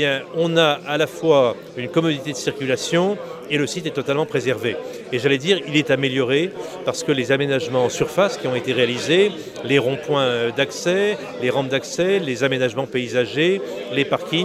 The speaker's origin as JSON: {"language": "French", "town": "Vannes", "region": "Brittany", "country": "France", "tie": "born there", "said": "Moi, je suis né à Vannes."}